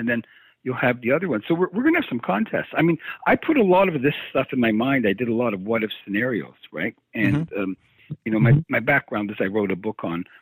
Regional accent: Canada; You know, I grew up in Canada, but we listened to a lot of U.S. news.

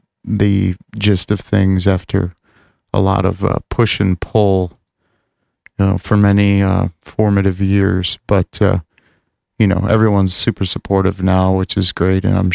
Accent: United States; born there; You know, I was born in America, and all of my surroundings were basically very Middle Eastern, but could have been worse.

